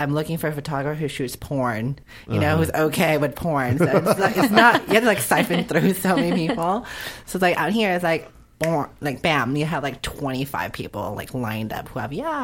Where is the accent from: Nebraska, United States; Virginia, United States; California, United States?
California, United States; San Francisco; Yeah, it's crazy traffic, and I'm from San Francisco, so everyone's like very laid back.